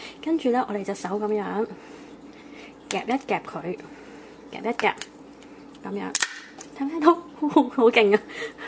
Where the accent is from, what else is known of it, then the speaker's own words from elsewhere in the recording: Canada; 咁加拿大，我係加拿大人啦